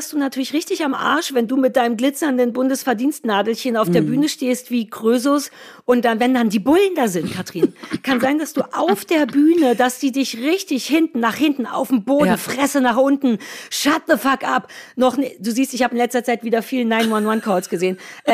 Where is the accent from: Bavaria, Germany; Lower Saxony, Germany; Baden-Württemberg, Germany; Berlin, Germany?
Berlin, Germany; now in Havelland, Germany; Wobei wir Berliner, ich bin ja keine Berlinerin mehr. Ich bin jetzt Havelländerin